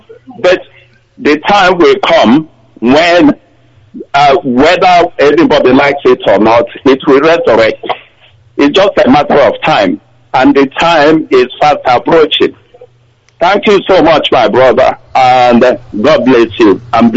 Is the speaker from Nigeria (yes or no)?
yes; Okigwe, Imo, Nigeria; I come from Okigwe, in the Biafra land.